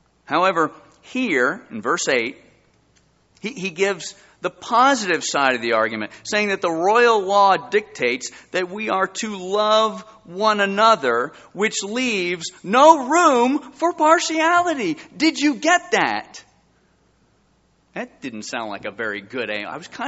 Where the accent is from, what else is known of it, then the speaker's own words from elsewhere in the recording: Edison, New Jersey, United States; Well, I'm from Edison, New Jersey. I am too!